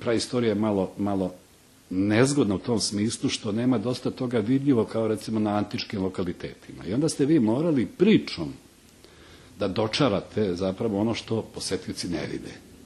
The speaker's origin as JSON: {"language": "Serbian", "town": "Prijepolje", "region": "Šumadija and Western Serbia", "country": "Serbia", "tie": "born there", "said": "ja sam rođen u Prijepolju, a na tom prostoru ima dosta speleoloških objekata."}